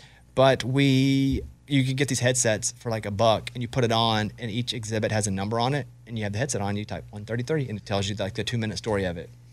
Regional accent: Arkansas, United States; But growing up in Arkansas, I never thought I'd leave the country to do stuff like Paris and Rome.

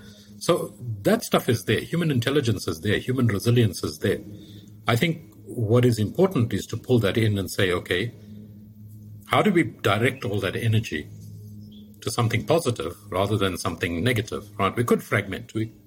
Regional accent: South Africa; It's a duty as a South African, you know, to help President Ramaphosa generate his 100 billion.

